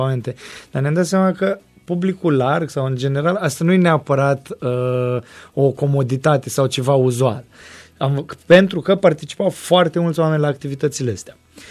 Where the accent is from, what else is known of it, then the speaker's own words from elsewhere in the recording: Moldavia, Romania; accent: Moldavian; Și am prins accentul ăsta de regiune, de regiunea Moldova. Și la Cluj toată lumea îmi zice, măi, tu ai accent de moldovean.